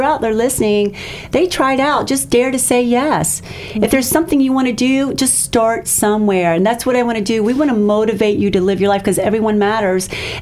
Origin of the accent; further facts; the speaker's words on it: Tampa, Florida, United States; we are from Tampa, so we are born and raised here.